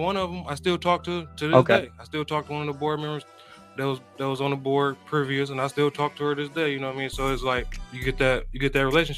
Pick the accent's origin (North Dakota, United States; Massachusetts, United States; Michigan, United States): Michigan, United States; Muskegon Heights; First of all, I was born and raised in Muskegon Heights.